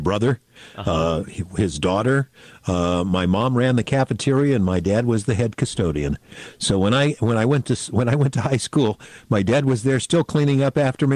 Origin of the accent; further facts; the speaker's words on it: Modesto, California, United States; We grew up in Modesto